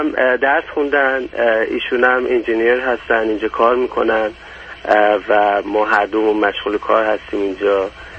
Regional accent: Iran; moved away as an adult; now in United States; من توی امریکا زندگی میکنم، شرق امریکا هستم و تقریبا 7 سال پیش از ایران اومدم. یه وکیل ایرانی هستم

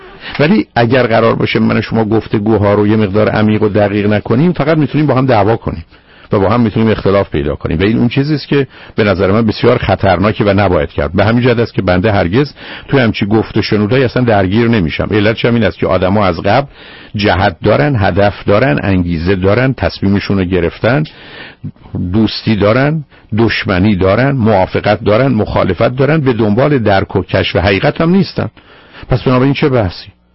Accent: Iran; من ایرانی هستم

